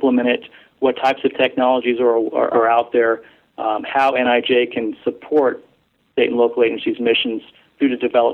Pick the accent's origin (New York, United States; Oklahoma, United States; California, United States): New York, United States; New York City; I grew up in the New York area, New York City area, and my employment after college and my master's degree was with the New York City Department of Corrections